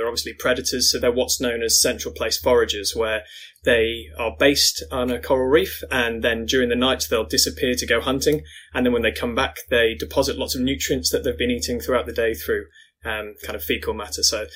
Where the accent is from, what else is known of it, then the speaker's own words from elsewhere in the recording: London, United Kingdom; So I'm from London.